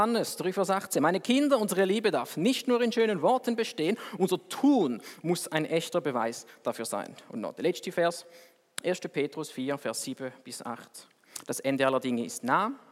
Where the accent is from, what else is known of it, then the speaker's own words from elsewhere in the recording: Switzerland; Oder, wir sind Schweizer.